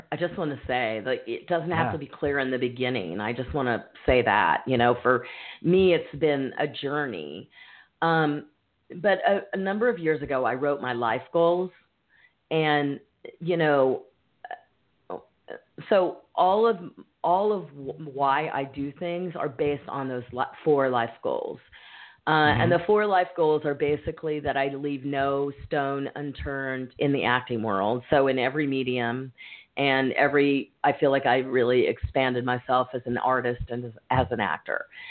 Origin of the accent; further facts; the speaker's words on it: Kansas, United States; I grew up in Kansas.